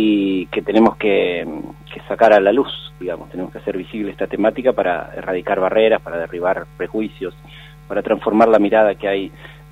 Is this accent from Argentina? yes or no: yes; Concepción del Uruguay, Entre Ríos, Argentina; now in Buenos Aires, Argentina; yo soy entrerriano, de Concepción del Uruguay, en la provincia de Entre Ríos. Hace muchos años vivo ya en Buenos Aires, pero mantengo mi fuerte vínculo con toda mi familia y mi tierra provinciana y con nuestra cultura litoraleña.